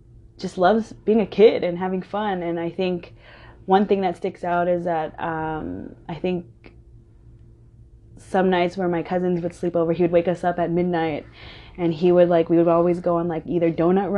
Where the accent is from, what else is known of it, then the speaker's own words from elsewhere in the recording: San Diego, California, United States; I actually grew up in San Diego, California, in a small town there, a community called Mira Mesa.